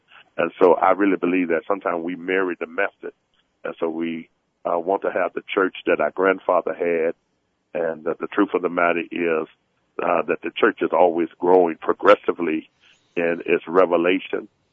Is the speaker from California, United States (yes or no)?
no; Chicago, Illinois, United States; being a person born and raised in Chicago